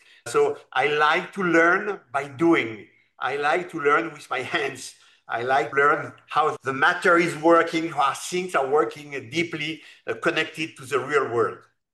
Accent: France; I'm from France. I'm living in Paris

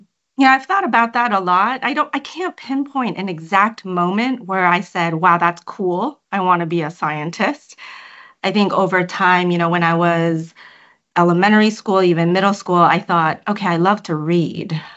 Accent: Scarborough, Ontario, Canada; I grew up in Scarborough, Ontario, just a suburb of Toronto. I still think of that area as home, despite my, you know, immigrant roots and Thai's heritage roots in Shanghai, China.

